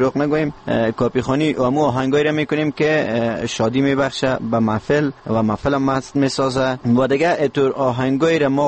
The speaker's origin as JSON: {"language": "Persian", "region": "Parwan", "country": "Afghanistan", "said": "در موسیقی محلی وطن خودم یعنی پروان"}